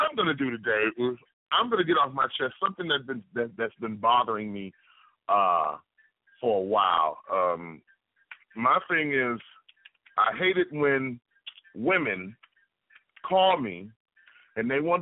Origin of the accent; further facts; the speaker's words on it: East Coast, United States; I'm not a West Coast motherfucker. I'm from the East Coast. We are very, very, very aggressive.